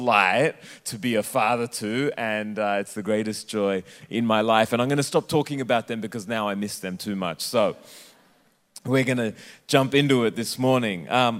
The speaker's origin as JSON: {"language": "English", "country": "Australia", "tie": "born or raised there", "also_born_or_lived": "Sri Lanka", "said": "I was born in Sri Lanka, but as you can maybe tell from my accent, I grew up in Australia, and I only speak one language, and that is Australian."}